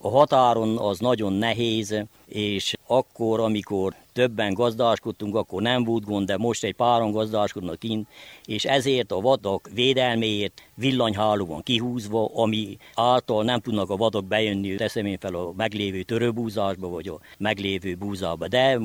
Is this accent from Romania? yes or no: yes; Romania; Itt nőttem fel, szüleim itt nevelkedtek fel, s nem vonzott engem a városi élet.